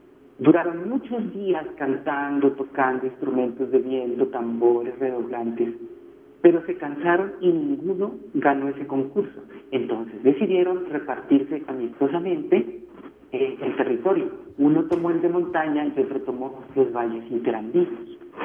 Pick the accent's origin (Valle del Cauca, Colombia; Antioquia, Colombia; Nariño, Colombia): Nariño, Colombia; es una historia del sur de Nariño, de mi pueblo, de Los Pastos.